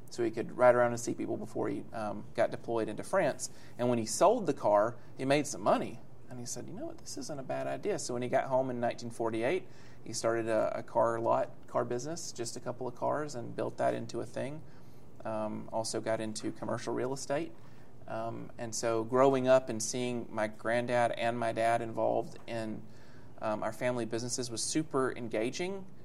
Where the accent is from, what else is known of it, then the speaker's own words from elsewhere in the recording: Alabama, United States; also born or lived in Tennessee / Atlanta, Georgia; I grew up just outside of Birmingham, Alabama, did That's the Tennessee right. thing, the Atlanta thing. I've been in Florida, I guess, since 2008.